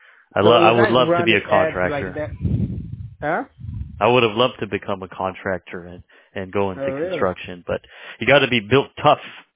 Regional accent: Los Angeles, California, United States; now in Dallas, United States; Yes, sir, South Asian. Yeah. But I was born in L.A., man.

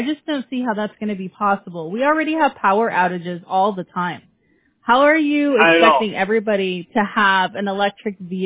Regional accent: California, United States; So, yeah, unfortunately, I'm from California, so.

